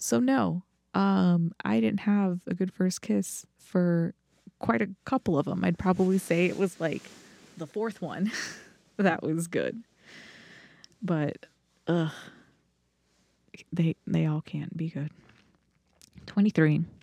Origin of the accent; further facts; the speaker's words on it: Florida, United States; I have had exotic animals before. I am from Florida after all.